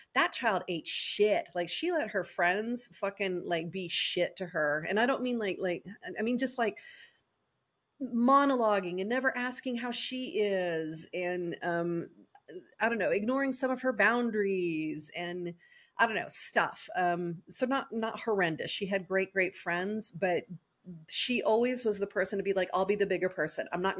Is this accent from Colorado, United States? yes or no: yes; Colorado, United States; moved away; I went to Colorado, my home state that I moved away from, because Trey didn't want to die in Colorado, so we're in Kansas, which I love.